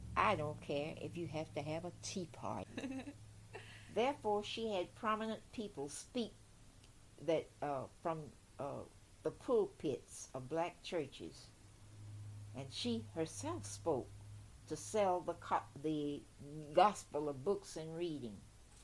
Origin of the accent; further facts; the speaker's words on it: Fayetteville, North Carolina, United States; as a child growing up in Fayetteville, North Carolina, I used to peek in the windows of the all-white public library